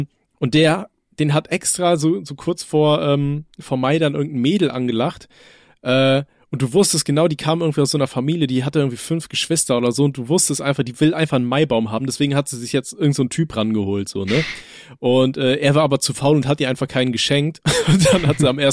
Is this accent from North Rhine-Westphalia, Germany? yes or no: yes; North Rhine-Westphalia, Germany; bei uns in NRW